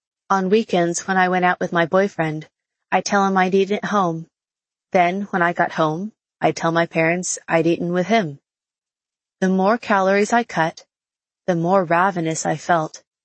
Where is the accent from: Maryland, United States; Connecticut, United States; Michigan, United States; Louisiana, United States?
Louisiana, United States; I'd been the best female cross-country runner in my hometown outside of New Orleans